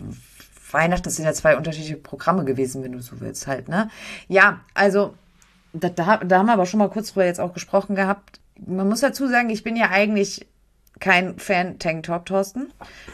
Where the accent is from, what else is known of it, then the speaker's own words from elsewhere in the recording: Frankfurt, Hesse, Germany; Wir kommen aus Frankfurt, Entschuldigung.